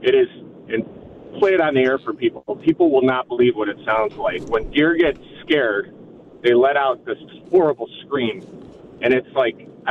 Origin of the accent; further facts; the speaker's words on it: Williamsville, New York, United States; So I grew up in Williamsville on Cadman Drive, and there's a woods behind my folks' place, okay?